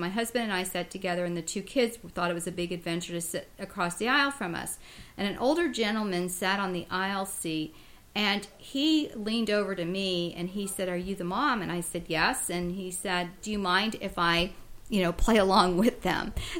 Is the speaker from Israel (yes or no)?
no; New York, United States; born there; now in Florida, United States; Yes, you know, us southern people have to go see the leaves falling, although I was born in New York.